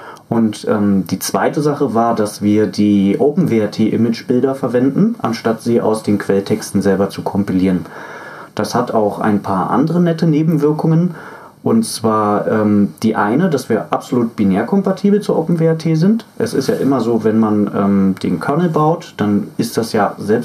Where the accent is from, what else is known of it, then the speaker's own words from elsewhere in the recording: Berlin, Germany; Also ich komme ja ursprünglich zwar aus Berlin, aber freifunkmäßig bin ich eingestiegen in Fürstenwalde.